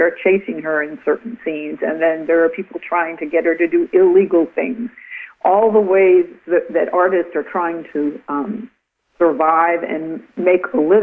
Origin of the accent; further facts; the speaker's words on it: the South, United States; also born or lived in New York City; I actually feel like I am more from the South than anywhere else, because I moved around a lot as a child, I went to high school, middle school and high school here, and I have deep roots in this part of the country.